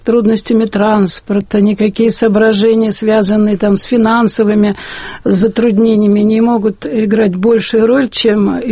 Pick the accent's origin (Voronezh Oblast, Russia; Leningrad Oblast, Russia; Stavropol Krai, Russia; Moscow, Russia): Moscow, Russia; как москвичка, как гражданин